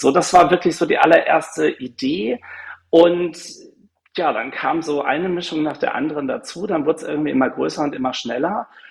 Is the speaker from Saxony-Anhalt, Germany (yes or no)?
no; North Rhine-Westphalia, Germany; Und dann ja, war halt die Wahl Eifel oder Ostwestfalen, wo ich herkomme.